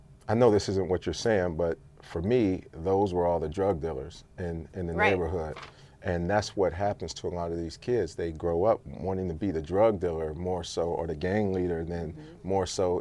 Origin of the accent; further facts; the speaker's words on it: Pittsburgh, Pennsylvania, United States; because I'm from Pittsburgh